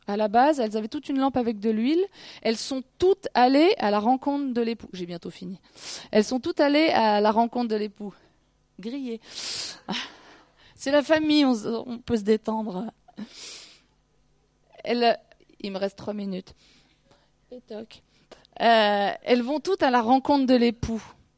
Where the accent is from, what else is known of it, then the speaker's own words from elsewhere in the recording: France; surtout en tant que Français, on attend le salut des autres